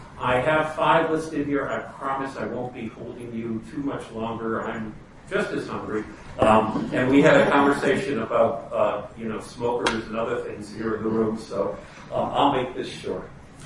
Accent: East Coast, United States; also born or lived in New York / Maryland; and that is that I come from the East Coast. I was in New York for many, many years, and then I moved to Maryland.

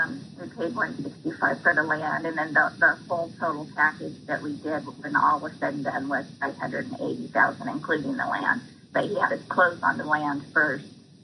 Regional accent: Oregon, United States; We're from Oregon, so not sure where the driving range was.

